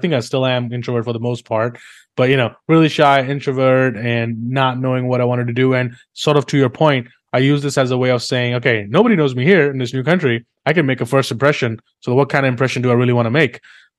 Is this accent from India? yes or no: yes; India; moved away as an adult; now in London, United Kingdom; So I was born and raised in India, and I moved to London and just, you know, get my college degree and everything.